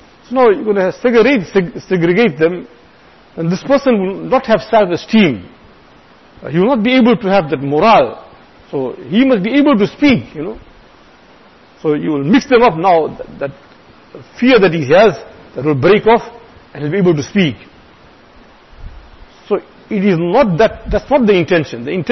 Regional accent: India; moved away; I remember, you know, when I came from India, the Bakrid style was different.

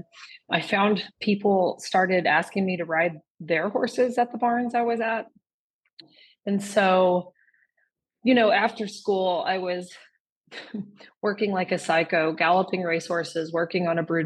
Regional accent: Kansas, United States; So I grew up in Kansas and actually went to the University of Kentucky with the intentions of working with racehorses.

